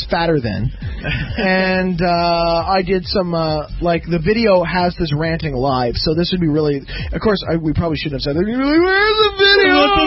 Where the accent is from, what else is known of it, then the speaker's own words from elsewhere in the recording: Canada; I'm a Canadian here, okay?